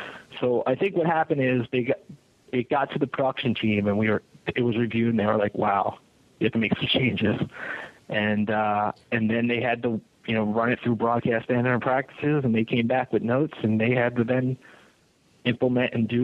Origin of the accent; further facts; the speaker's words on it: New Jersey, United States; now in Los Angeles, United States; Yeah, well, I'm originally from New Jersey, so I see what your housewives do in conjunction with what our housewives do.